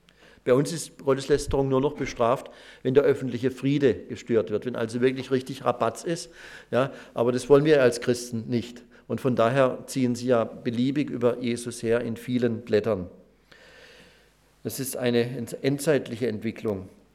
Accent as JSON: {"language": "German", "town": "Pforzheim", "region": "Baden-Württemberg", "country": "Germany", "tie": "born or raised there", "said": "da erinnere ich mich, dass in meiner Heimatstadt Pforzheim"}